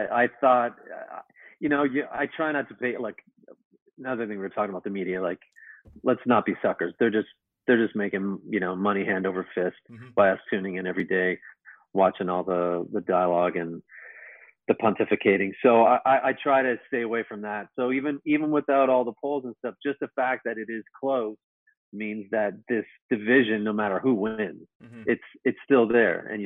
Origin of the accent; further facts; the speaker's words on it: Toronto, Ontario, Canada; I remember growing up in Toronto, the only time you knew there was an election happening because you start seeing signs on the lawns or in your neighborhood